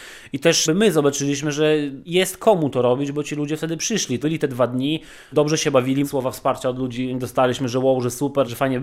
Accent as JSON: {"language": "Polish", "town": "Sokółka", "region": "Podlaskie Voivodeship", "country": "Poland", "said": "bo obaj jesteśmy z Sokółki, więc fajnie by było, żeby to było w naszym mieście."}